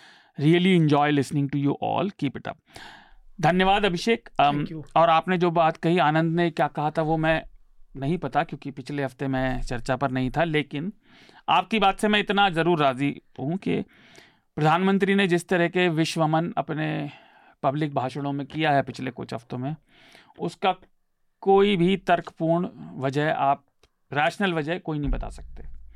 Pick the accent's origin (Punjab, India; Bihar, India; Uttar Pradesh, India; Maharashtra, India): Maharashtra, India; Mumbai; क्योंकि मैं मुंबई से हूँ.